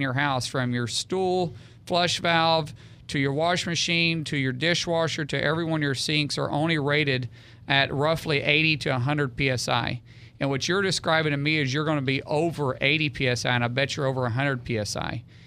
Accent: Oklahoma, United States; But I took it for granted until I came back, and I realized it, and I was like, man, glad I'm from Oklahoma.

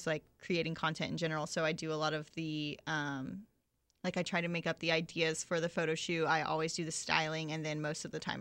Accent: Palatka, Florida, United States; moved away as an adult; now in Jacksonville, United States; I'm actually from Palatka.

